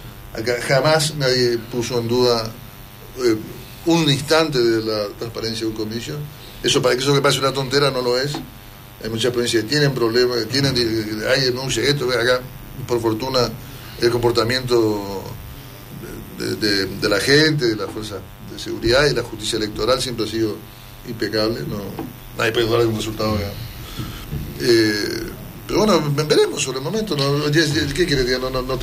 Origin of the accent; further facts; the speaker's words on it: Argentina; somos argentinos a mucha honra y con mucho orgullo, y yo tengo un sentido de patria muy potente.